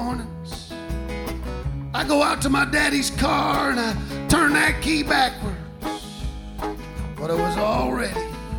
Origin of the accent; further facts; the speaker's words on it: Caistor Centre, Ontario, Canada; Well, when I was a boy growing up in Caister Center, Ontario, I had 8 brothers and sisters. We lived in a big old farmhouse on a concession road.